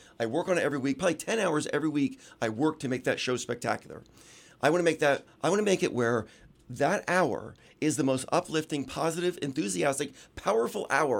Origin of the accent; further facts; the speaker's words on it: Wingate, North Carolina, United States; I'm so comfortable here. I grew up in Wingate.